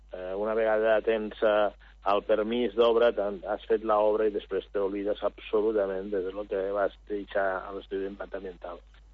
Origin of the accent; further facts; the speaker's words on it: Calafell, Catalonia, Spain; jo abans parlava de la platja de Calafell, jo vaig créixer a Calafell.